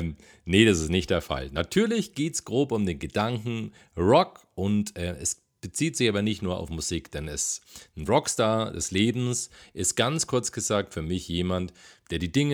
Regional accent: Bavaria, Germany; aus Bamberg. Also hörst du schon am rollenden R. Ich bin ein echt Franke, ein echter Franke, ein waschechter Oberfranke in Bayreuth leben, gerade eben.

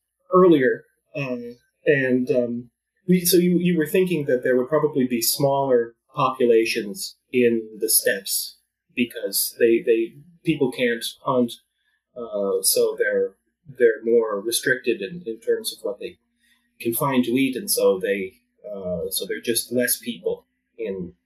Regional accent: Montana, United States; I grew up in Montana, and it reminds me a lot of that area.

